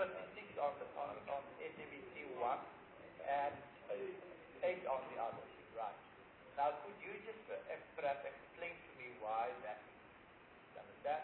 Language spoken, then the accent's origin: English; Eastern Cape, South Africa; I hear Xhosa more a lot because I was from the same province, I'm from the Eastern Cape.